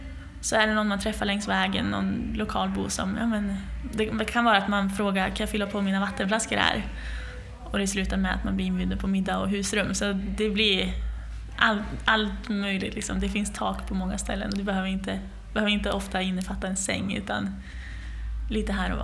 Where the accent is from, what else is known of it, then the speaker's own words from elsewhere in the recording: Sundsvall, Västernorrland County, Sweden; det är ju sån skillnad från en vecka sedan jag cyklade i skogarna hemma i Sundsvall till nu när det är mer öppet landskap